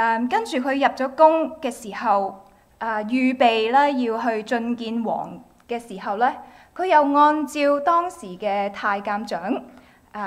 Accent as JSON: {"language": "Cantonese", "country": "Macau", "said": "我係澳門人咯咁樣，我係澳門嚟嘅咁樣。咁咧信咗主之後，身為基督徒啦"}